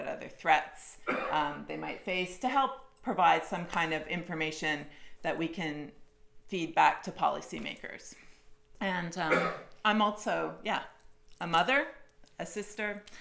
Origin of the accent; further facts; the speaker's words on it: Canada; I am originally born and raised in Canada.